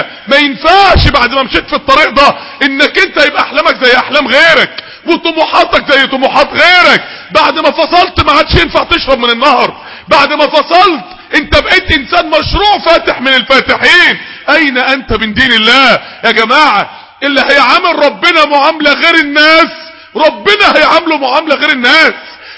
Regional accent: Mansoura, Dakahlia, Egypt; نقلوه على المستشفى عندنا في المنصورة

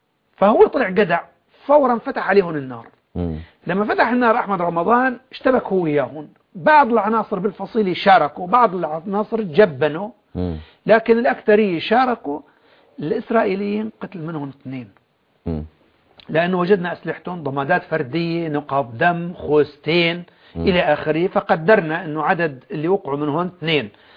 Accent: Jarjanaz, Idlib Governorate, Syria; قلت له أنا من جرجناز

